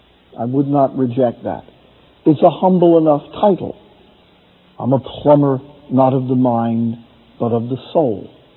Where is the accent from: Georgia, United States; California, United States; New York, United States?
New York, United States; I'm a New Yorker, and we always have an angle.